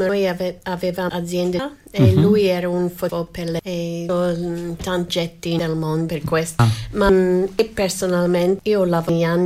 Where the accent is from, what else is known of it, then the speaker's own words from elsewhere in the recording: Australia; Italian is a second language; moved away as an adult; now in Italy; Sono australiana, origine australiana, ma vissuto in Italia da 1991 in più